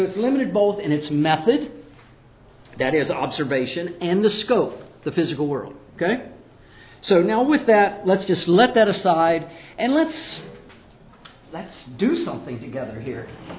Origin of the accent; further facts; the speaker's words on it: Pennsylvania, United States; I'm from Pennsylvania, so it could be.